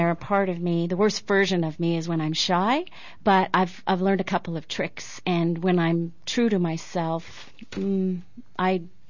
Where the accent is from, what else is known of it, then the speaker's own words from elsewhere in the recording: Greenfield Park, Quebec, Canada; now in Los Angeles, United States; Here I am in L.A., and I'm from Greenfield Park. What am I doing here?